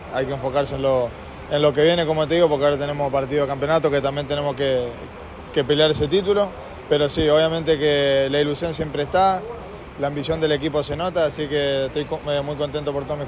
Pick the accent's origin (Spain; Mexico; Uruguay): Uruguay; moved away; esta es mi casa, fue como mi lugar en el mundo que encontré, que salí de Uruguay.